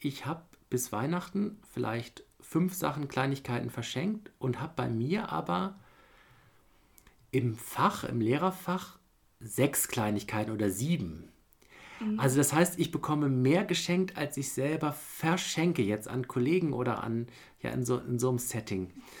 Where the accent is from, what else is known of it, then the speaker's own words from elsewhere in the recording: Bremen, Germany; Ich komme ja aus Bremen und in Norddeutschland, in den Dörfern drumherum.